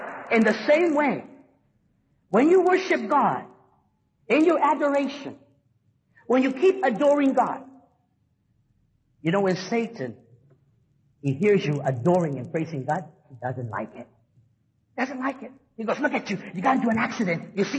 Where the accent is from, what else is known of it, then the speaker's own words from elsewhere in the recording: Los Angeles, California, United States; And yes, I'm from East LA.